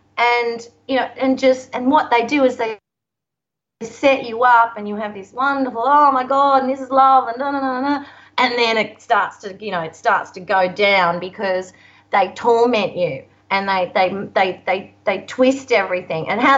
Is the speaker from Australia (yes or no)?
yes; Gold Coast, Queensland, Australia; I grew up on the Gold Coast, and I was the only.